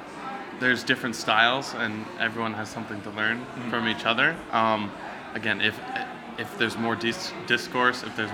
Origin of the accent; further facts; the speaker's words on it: United States; Yeah, I'm from America.